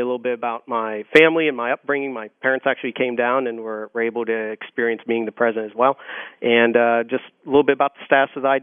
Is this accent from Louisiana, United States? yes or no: no; Pittsburgh, Pennsylvania, United States; especially I grew up in Pittsburgh